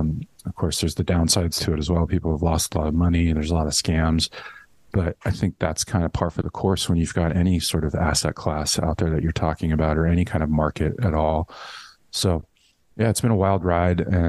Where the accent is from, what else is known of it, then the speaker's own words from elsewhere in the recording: California, United States; also born or lived in San Francisco, United States / New York City, United States; So I grew up here in California. I'm in Los Angeles now, but moved around for college and lived in San Francisco for a while, and then moved to New York City in 2004 with my wife.